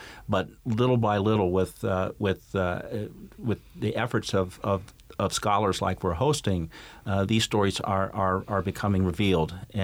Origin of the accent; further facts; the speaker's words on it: New Richmond, Ohio, United States; my hometown in New Richmond will be emanating starting from the Holiday Inn Eastgate and headed toward New Richmond.